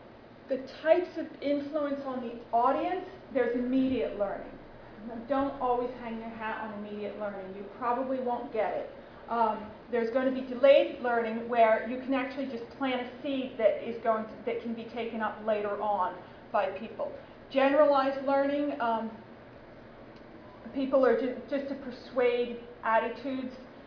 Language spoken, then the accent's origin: English; Philadelphia, Pennsylvania, United States; accent: Philadelphia; because usually when I say bullying, I don't know, my Philadelphia accent, people say bowling.